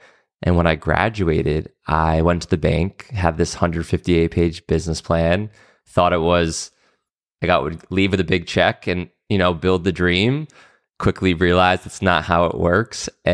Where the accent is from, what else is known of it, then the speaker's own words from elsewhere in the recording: Rhode Island, United States; moved away as an adult; now in Los Angeles, United States; I'm from Rhode Island. Okay. So I grew up in a small town over there, but moved here when I was 22.